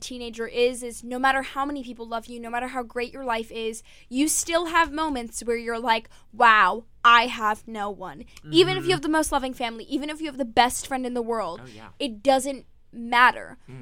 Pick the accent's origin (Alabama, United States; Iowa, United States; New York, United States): New York, United States; I'm growing up in New York